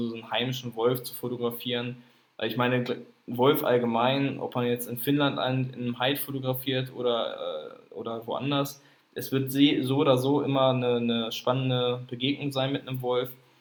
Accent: Lower Saxony, Germany; wir kommen aus dem aus der Region Hannover, Nähe des Steinhuder Meers.

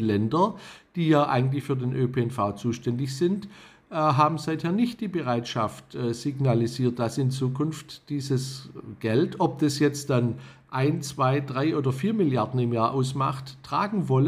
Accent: Baden-Württemberg, Germany; ich komme aus Baden-Württemberg, da gibt es ein Baden-Württemberg-Ticket schon seither.

